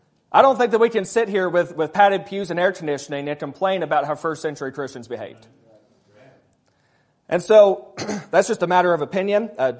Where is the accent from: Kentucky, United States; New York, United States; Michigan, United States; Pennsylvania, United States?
Kentucky, United States; I'm from Kentucky. We do things a little bit differently there. Notice my grammar. We do things a little bit differently. We do ain't and y'all.